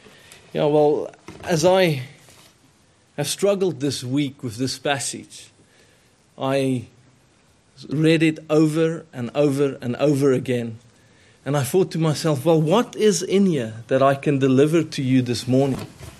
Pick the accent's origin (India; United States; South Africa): South Africa; accent: South African; through all the names of Isaac's half-brothers and not me with my South African accent.